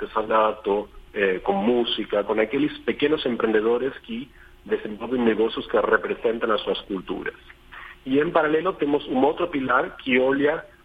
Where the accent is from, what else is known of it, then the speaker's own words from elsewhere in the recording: Argentina; Portuguese is a second language; now in Brazil; Então, a quantidade, por exemplo, eu sou argentino, né? Na Argentina, a porcentagem de imigrantes é bem maior que no Brasil.